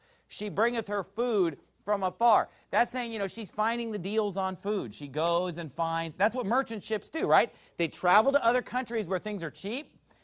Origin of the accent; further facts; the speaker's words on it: Sacramento, California, United States; also born or lived in Indiana; Because when I was in California, I'd never seen anything like that. Growing up in Sacramento, California, and even just the few years that I lived in Indiana when I was in college, I'd never seen anything like it